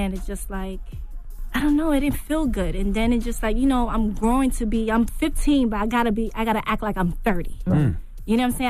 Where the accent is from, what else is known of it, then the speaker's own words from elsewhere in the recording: Bronx, New York, United States; I'm from the Bronx.